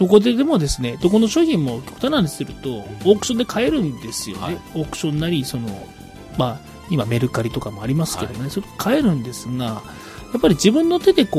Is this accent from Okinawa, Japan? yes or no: no; Kushiro, Hokkaido, Japan; まあ、地元釧路を見てるだけでもですね